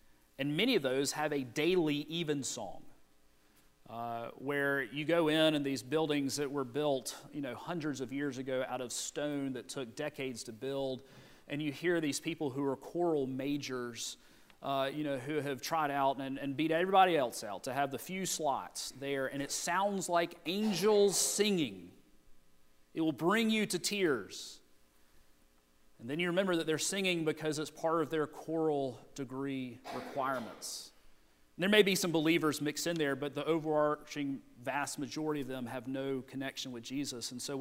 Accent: the South, United States; We're from the South. Most of us, some of you may not be, but we live in a culture

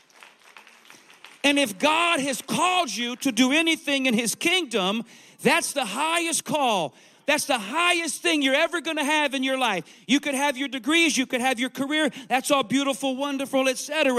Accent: Louisiana, United States; so I'm from South Louisiana. We have these oak trees that are huge, like huge oak trees.

